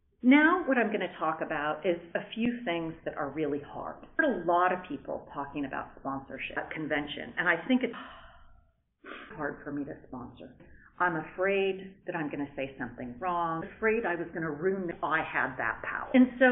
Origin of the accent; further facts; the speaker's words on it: Montreal, Quebec, Canada; I'm from Montreal, but I'm involved in the Ottawa District Group